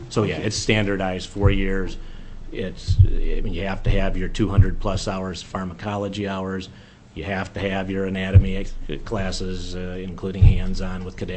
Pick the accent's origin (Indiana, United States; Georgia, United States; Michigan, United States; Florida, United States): Michigan, United States; now in Alaska, United States; I'm from Michigan.